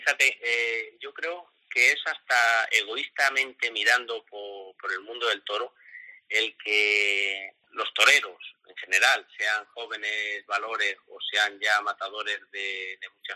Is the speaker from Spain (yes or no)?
yes; Madrid, Community of Madrid, Spain; born there; also born or lived in La Mancha; yo he nacido en Madrid, pero se me ha considerado siempre el torero manchego por excelencia